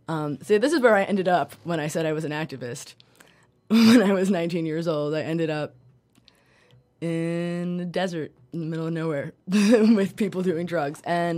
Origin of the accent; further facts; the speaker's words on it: Brooklyn, New York, United States; So I am from Brooklyn. I grew up with, like, mildly yuppie parents.